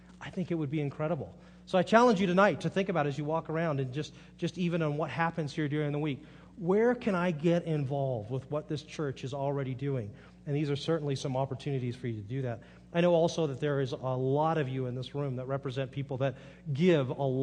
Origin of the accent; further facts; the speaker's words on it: Monterey, California, United States; also born or lived in Phoenix; I grew up in Monterey, California, and I lived there for 19 years. And the first place I moved away from Monterey was to Phoenix, Arizona.